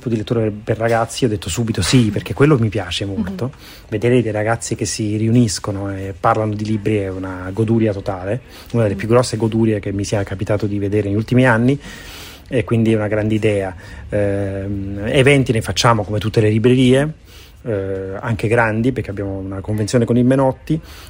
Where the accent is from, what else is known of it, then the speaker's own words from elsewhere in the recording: Naples, Campania, Italy; Io sono napoletano.